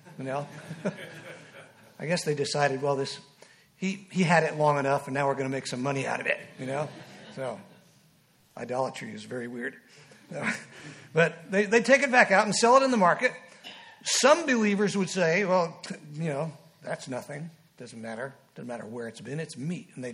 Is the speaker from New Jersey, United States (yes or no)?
yes; New Jersey, United States; now in Oklahoma, United States; I was raised in New Jersey. I didn't see much branding going on close to New York City. But when we first moved to Oklahoma from New Jersey